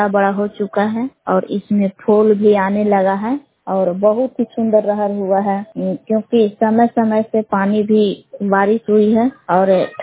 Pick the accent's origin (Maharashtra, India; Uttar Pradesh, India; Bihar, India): Bihar, India; Belaon; ग्राम बेला जिला कैमूर भगुआ की निवासी हूँ।